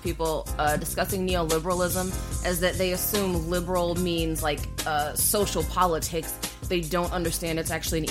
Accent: United States; I don't do geography outside of America because I'm American and shit.

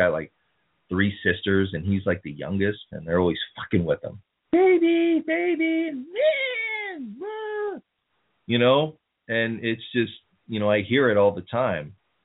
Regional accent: San Francisco, California, United States; now in Hayward, United States; I'm located in the Bay Area, California. Hayward to be exact, but I'm actually from San Francisco. Yes, born and raised.

